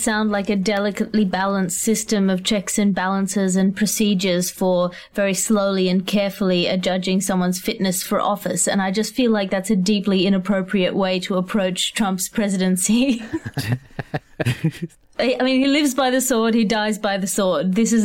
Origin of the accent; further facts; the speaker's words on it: Australia; As an Australian, I deeply approve.